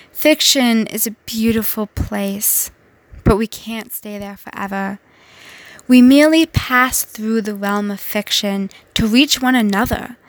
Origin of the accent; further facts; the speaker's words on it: Jersey Shore, Pennsylvania, United States; While my dad was working overtime at Trucklate, the local factory in my hometown in Pennsylvania, mom and I walked to the magical Jersey Shore Public Library.